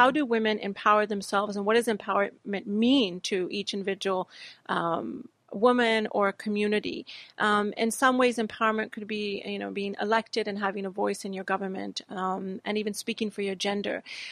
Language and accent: English; Pakistan; born there; where I was born in Pakistan